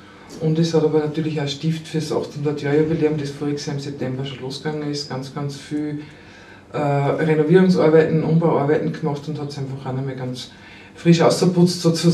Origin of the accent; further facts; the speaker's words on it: Upper Austria, Austria; also born or lived in Vienna; Also ich bin eine gebürtige Mühlviertlerin, war aber lang in Wien und bin wieder ins Mühlviertel zurückgekehrt